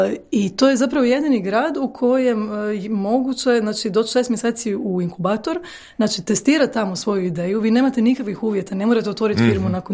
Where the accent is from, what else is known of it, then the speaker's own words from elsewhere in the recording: Rijeka, Primorje-Gorski Kotar County, Croatia; Da, inače ja sam Riječanka, ne, pa ovaj, okay, kao pa se i osjećam tako